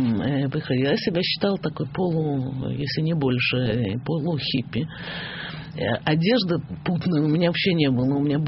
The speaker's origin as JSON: {"language": "Russian", "country": "Israel", "said": "Ну, так, я из Израиля"}